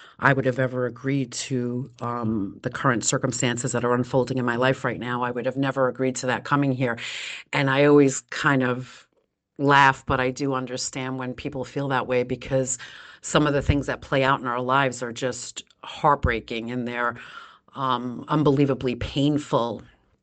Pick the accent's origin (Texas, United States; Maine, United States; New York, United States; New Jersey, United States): New York, United States; Brooklyn; now in Long Island, United States; Yes, I am from Long Island. Originally from Brooklyn, but I've been residing in Long Island for a very long time.